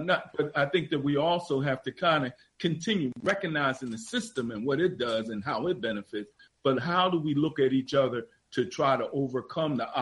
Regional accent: Philadelphia, Pennsylvania, United States; I'm from South Philadelphia, but in North Philadelphia

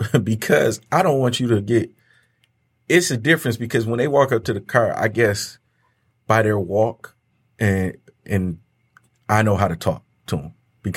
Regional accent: Detroit, Michigan, United States; We're Detroiters.

